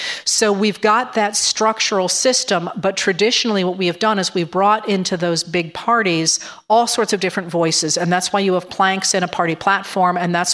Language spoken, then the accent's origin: English; Maine, United States; which has worked very well in my home state of Maine.